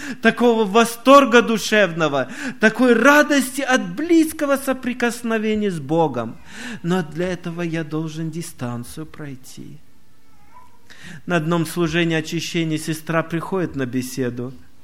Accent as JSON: {"language": "Russian", "region": "Omsk Oblast", "country": "Russia", "tie": "born or raised there", "said": "Вот где я вырос в селе, в Омской области"}